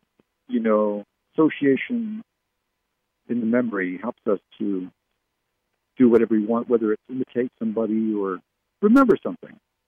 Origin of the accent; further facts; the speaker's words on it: Barrie, Ontario, Canada; born there; Did you know my parents were English? I was born in Canada, so I never learned to speak like they did. I wonder just how differently things would have been if I had been born in England instead of Barrie, Ontario, Canada.